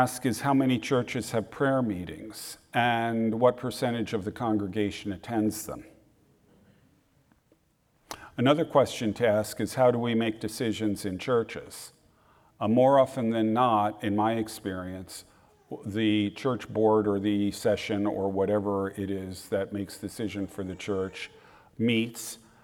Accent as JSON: {"language": "English", "region": "New Jersey", "country": "United States", "tie": "born or raised there", "said": "A quick reminder, I grew up in New Jersey. I can be pretty blunt."}